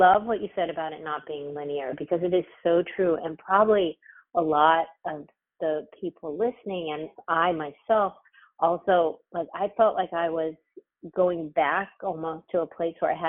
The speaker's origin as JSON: {"language": "English", "town": "Los Angeles", "region": "California", "country": "United States", "tie": "born or raised there", "said": "I was born and raised in LA in California, you know, so that says a lot right there, right?"}